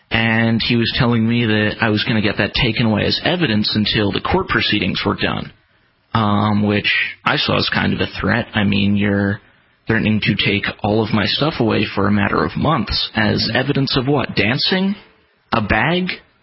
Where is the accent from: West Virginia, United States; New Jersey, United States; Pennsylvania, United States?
Pennsylvania, United States; I'm from about 40 minutes north of Philadelphia.